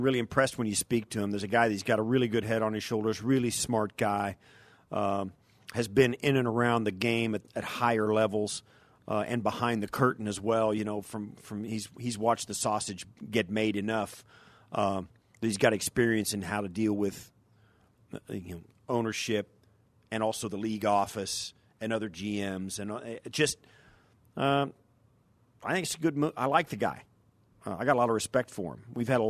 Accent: Kansas, United States; I went to a family function where I grew up in Kansas.

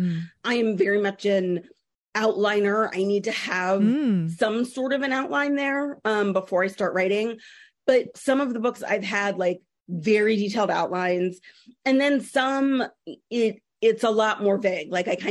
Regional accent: California, United States; you know, I'm from California. And so I think naturally I kind of set books there.

